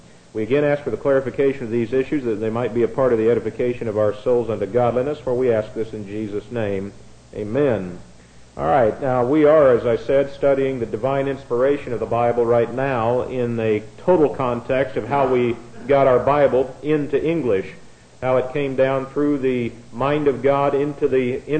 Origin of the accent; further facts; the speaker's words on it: Indiana, United States; I'm from Indiana, and I've yet to see really bad weather down here.